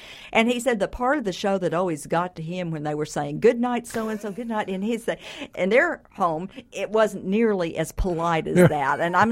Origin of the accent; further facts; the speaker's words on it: Tahlequah, Oklahoma, United States; when I was a child growing up in Tahlequah and very dysfunctional family